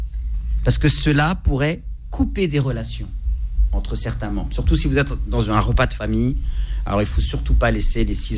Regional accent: Morocco; Non, c'est valable chez nous au Maroc. C'est pas en Algérie.

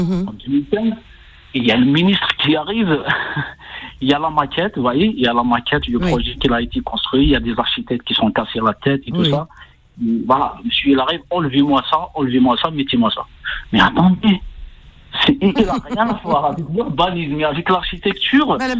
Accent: Kabylie, Algeria; Moi, je suis de la Kabylie.

